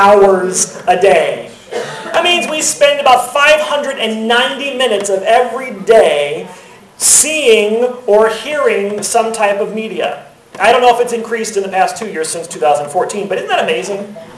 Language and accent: English; Alexandria, Louisiana, United States; I grew up in Alexandria, Louisiana.